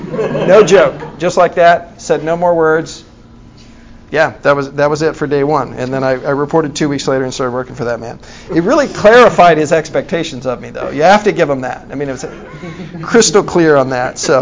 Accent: Arkansas, United States; I am from Arkansas originally, Whoopig Suey.

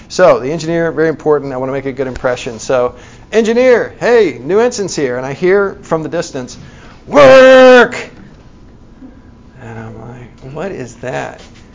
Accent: Arkansas, United States; I am from Arkansas originally, Whoopig Suey.

